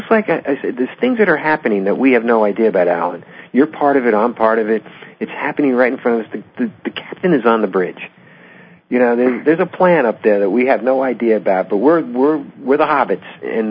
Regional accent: Freeport, New York, United States; Well, I grew up all over the place, but on Long Island, Freeport.

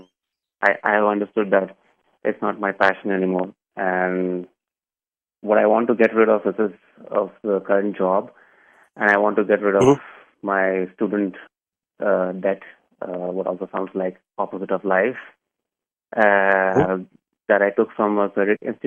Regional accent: India; But I really want to leave my job and leave everything and go back to India. I'm originally from India.

